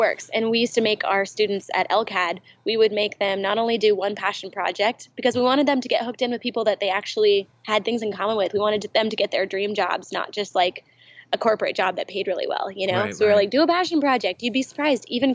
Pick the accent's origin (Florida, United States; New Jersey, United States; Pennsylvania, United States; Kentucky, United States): Kentucky, United States; Bowling Green; also born or lived in California / Syracuse, New York; So we were born in California, but we grew up in Syracuse, New York. Go Syracuse, go Big Orange. And then we grew up in Bowling Green, Kentucky.